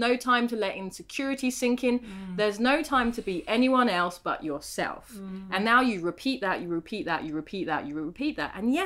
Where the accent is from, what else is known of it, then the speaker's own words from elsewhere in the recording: London, United Kingdom; I say I'm from London.